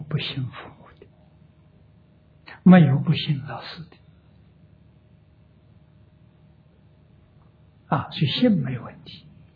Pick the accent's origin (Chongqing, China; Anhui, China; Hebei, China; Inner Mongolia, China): Anhui, China; 桐城距离我的老家很近，大概就30公里。啊，所以是家乡人。